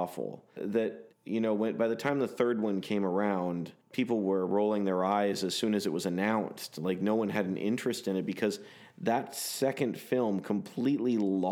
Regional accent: Canada; I'm Canadian. We don't know what it is.

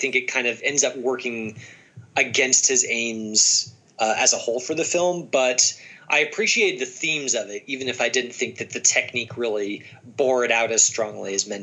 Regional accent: United States; But at least as an American, because we kind of were Johnny come latelys to the whole thing, we didn't really get involved until the last full year of the war.

